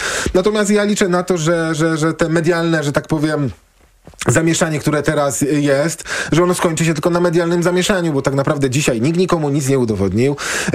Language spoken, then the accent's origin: Polish; Kraków, Lesser Poland, Poland; ja jestem z Krakowa